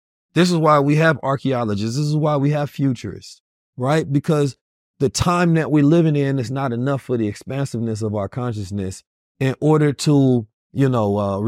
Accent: United States; As growing up in America, we have enough challenges, right?

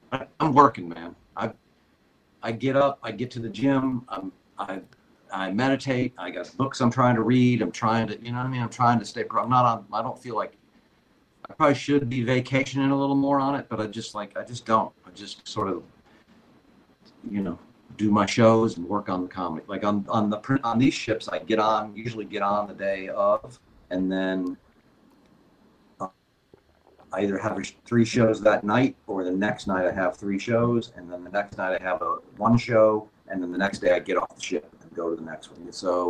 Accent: Canada; I'm a Canadian.

